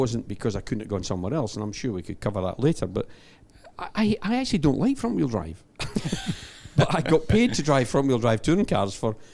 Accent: Scotland, United Kingdom; So every pub I go into in Australia, they buy me a drink now because I'm the Scotsman that swore on live television.

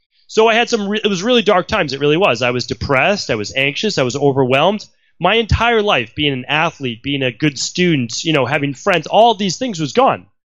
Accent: Medford, Massachusetts, United States; I mean, the truth is I grew up in Medford, Massachusetts.

